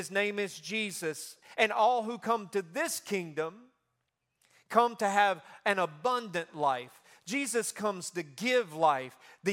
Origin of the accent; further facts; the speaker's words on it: Mississippi, United States; because I'm from Mississippi, you know, right there